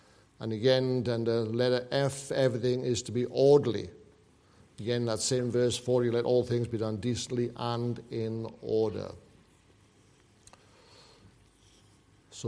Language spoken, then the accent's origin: English; Wales, United Kingdom; moved away as an adult; I come from Wales. Wales is a very small country.